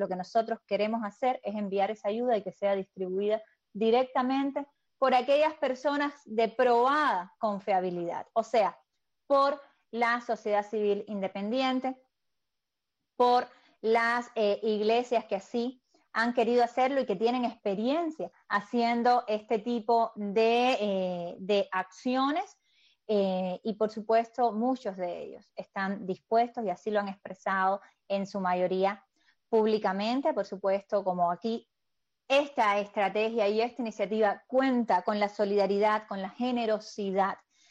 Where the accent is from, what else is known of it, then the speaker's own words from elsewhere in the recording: Cuba; nuestro país está en crisis y como cubano tenemos el derecho de hacer algo.